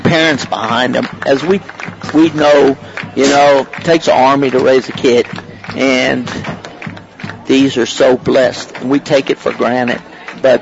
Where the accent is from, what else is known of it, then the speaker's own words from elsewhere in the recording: Burton, Texas, United States; how proud I am to be from Burton and have the parents, the fans, the community, not only Burton.